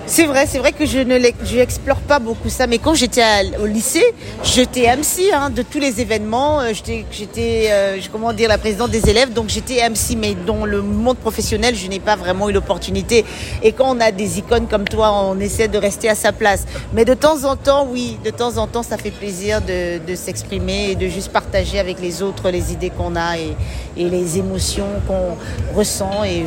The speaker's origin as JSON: {"language": "French", "country": "Cameroon", "said": "Je suis du Cameroun, donc c'est une icône pour nous."}